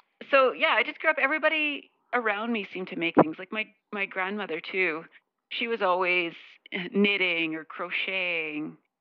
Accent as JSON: {"language": "English", "town": "North Portal", "region": "Saskatchewan", "country": "Canada", "tie": "born or raised there", "said": "I grew up in North Portal. So you have to make your own fun."}